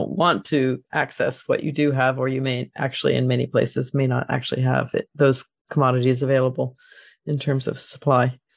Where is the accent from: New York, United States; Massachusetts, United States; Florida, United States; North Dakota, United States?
Florida, United States; I grew up in Florida and was an ocean person.